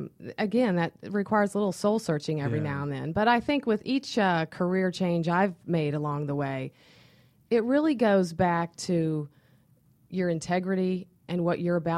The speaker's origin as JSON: {"language": "English", "region": "Missouri", "country": "United States", "tie": "born or raised there", "said": "And I told you I grew up in Missouri, right?"}